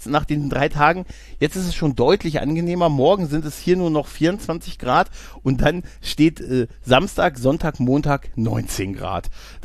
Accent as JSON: {"language": "German", "region": "Lower Saxony", "country": "Germany", "said": "wir haben alle diese Niedersachsen-Tickets gehabt und dann im Sommer immer nach so Hannover, da endet es ja für uns als Niedersachse."}